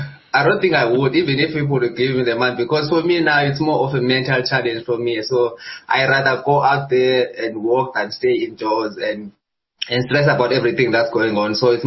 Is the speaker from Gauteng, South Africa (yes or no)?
no; Elliotdale, Eastern Cape, South Africa; I'm from Eastern Cape, in a village called Elliotdale, or in Xhosa it's called Xhosa. It's 100 kilometers south of Amthatha. It's along the coast